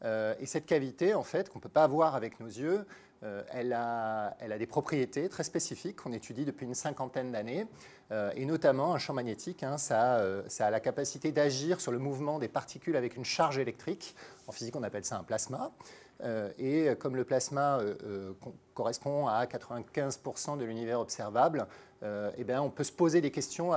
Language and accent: French; Marseille, Provence-Alpes-Côte d'Azur, France; Effectivement, je viens de Marseille, j'y étais ce matin